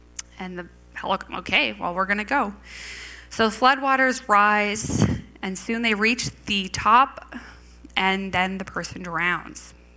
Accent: Canada; because we're Canadian, we're going to come by with a neighbor in a canoe

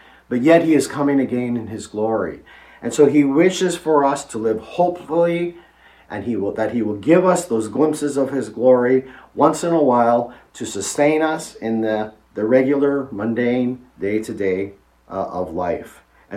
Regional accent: Edmonton, Alberta, Canada; We grew up near Edmonton

